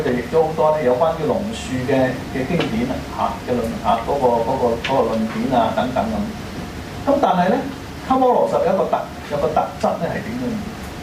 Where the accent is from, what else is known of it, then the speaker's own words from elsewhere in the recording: China; 我哋中國人咧就對呢、這個即係、就是、西北瑜伽師